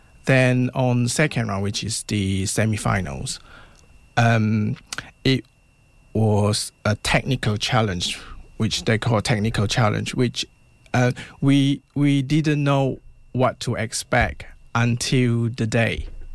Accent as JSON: {"language": "English", "region": "Borneo", "country": "Malaysia", "second_language": "English", "lives_now": "Cambridge, United Kingdom", "said": "I'm from Malaysia, Borneo."}